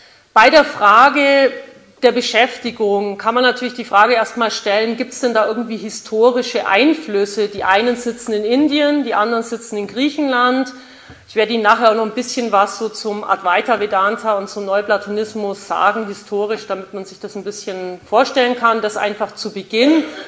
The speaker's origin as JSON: {"language": "German", "town": "Augsburg", "region": "Bavaria", "country": "Germany", "said": "Ich bin aus Augsburg"}